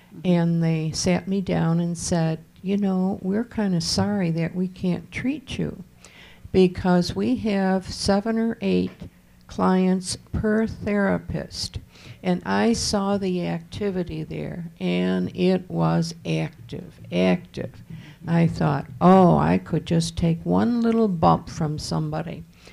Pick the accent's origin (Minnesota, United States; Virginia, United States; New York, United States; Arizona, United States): New York, United States; Buffalo; from Buffalo, New York, mm-hmm.